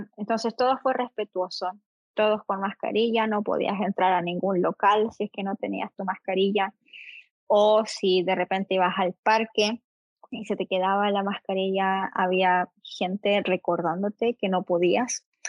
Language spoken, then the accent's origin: Spanish; Chillán Viejo, Ñuble, Chile; yo me fui a la universidad desde Chillán Vejana, ahí la cuna de Bernardo Higgins.